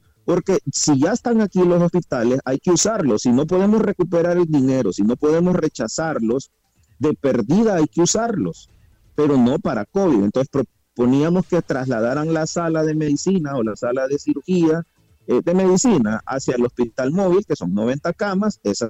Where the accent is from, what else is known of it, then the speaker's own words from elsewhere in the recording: Honduras; como todo hondureño, esperamos que este hospital funcione